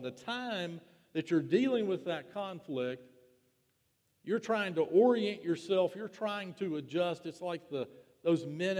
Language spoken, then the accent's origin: English; Winston-Salem, North Carolina, United States; I'm from the Piedmont in Winston-Salem